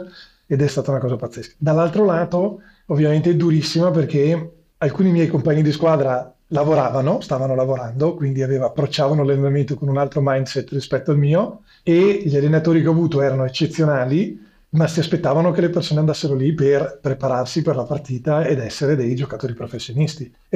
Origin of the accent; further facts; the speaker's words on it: Treviso, Veneto, Italy; io sono di Treviso, cosa che probabilmente molti capiranno subito dall'accento suadente che ho, e quindi è stata una piccola fortuna trovarmi a crescere in una città come quella di Treviso